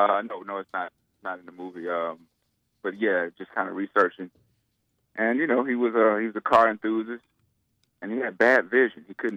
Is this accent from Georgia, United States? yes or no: yes; Atlanta, Georgia, United States; accent: Southern drawl; Well, just period, because I'm from Atlanta. I'm from the South.